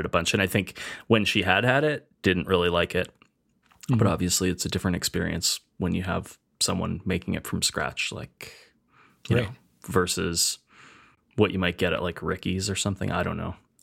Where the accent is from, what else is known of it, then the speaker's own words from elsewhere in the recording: Edmonton, Alberta, Canada; We're two chefs from Edmonton, Alberta, Canada.